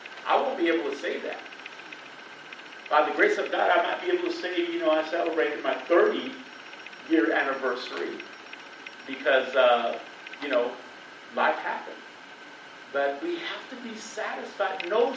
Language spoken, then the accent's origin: English; United States; You know, they say that that a lot of Americans spend, which I am an American, okay, but a lot of us Americans